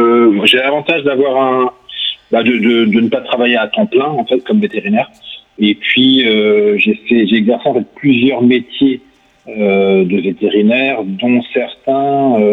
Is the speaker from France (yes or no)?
yes; Évran, Brittany, France; moved away as an adult; also born or lived in England / Vietnam; Alors, je suis originaire d'Évran, hein, je suis né là, mon père, mon grand-père paternel. Moi, j'ai été expatrié, donc je suis parti d'Évran à peu près à l'âge de 20 ans, et j'ai été expatrié en Angleterre et au Vietnam